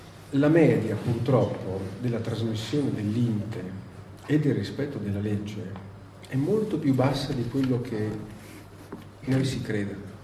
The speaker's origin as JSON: {"language": "Italian", "town": "Modena", "region": "Emilia-Romagna", "country": "Italy", "said": "vengo da Modena, il mio provincialismo."}